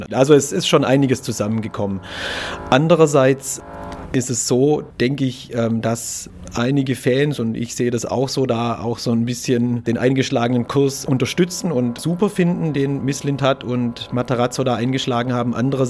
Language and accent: German; Baden-Württemberg, Germany; So als Schwabe ist es dann eben doch der VfB